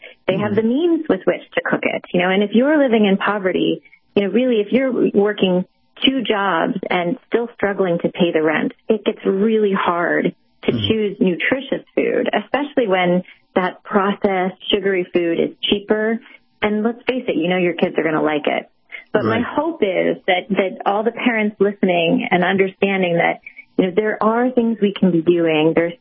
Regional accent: Kansas, United States; now in Washington, D.C., United States; where I grew up in Kansas, so where I live now in Washington, D.C., and family all over the country

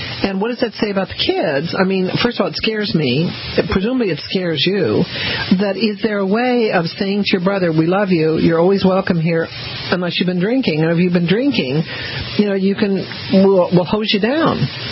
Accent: Southern United States, United States; See, I'm Southerner

